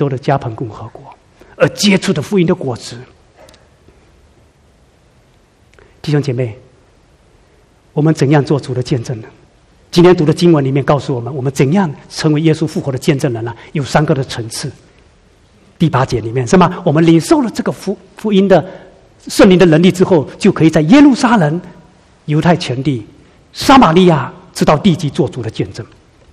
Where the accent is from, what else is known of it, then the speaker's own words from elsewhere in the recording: China; 我们作为中国人大家都知道